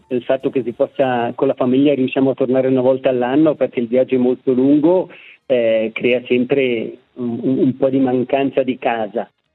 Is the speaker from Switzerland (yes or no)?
yes; Biasca, Ticino, Switzerland; Ma io ho 56 anni, vengo da Biasca.